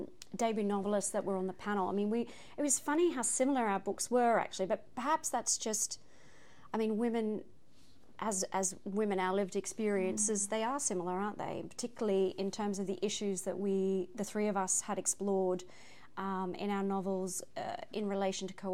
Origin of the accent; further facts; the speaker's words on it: Australia; Mine isn't in Australia, but, you know, we're all Australian women, the three of us.